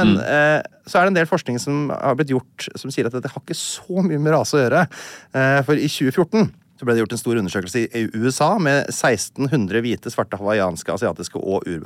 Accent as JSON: {"language": "Norwegian", "country": "Sudan", "tie": "born or raised there", "said": "Men det som forklarer ganske mye at jeg faktisk født og oppvokst I Sudan."}